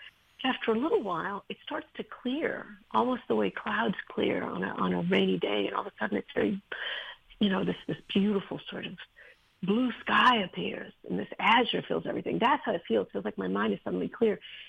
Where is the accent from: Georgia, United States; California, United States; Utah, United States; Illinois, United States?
Georgia, United States; Decatur; also born or lived in Havana, Cuba; And I grew up in a little town in Georgia called Decatur. And yo hablo español porque yo me crié en una familia cubana. I speak Spanish because I grew up in a Cuban family and we spoke Spanish. But I also grew up in the South